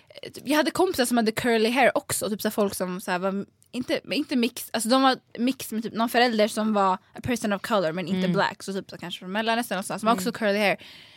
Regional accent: Sweden; born there; jag är född här.

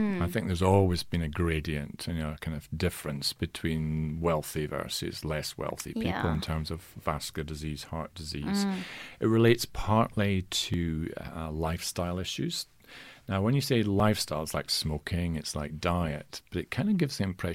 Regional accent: Scotland, United Kingdom; I'm Scottish in origin

